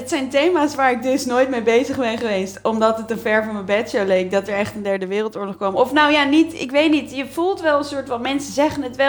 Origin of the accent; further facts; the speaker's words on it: Leiden, South Holland, Netherlands; In Leiden.